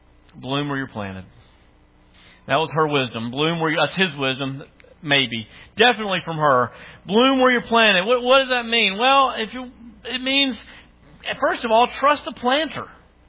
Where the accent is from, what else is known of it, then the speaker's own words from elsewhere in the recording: United States; accent: redneck; y'all know how my redneck accent goes with names, and I say them all wrong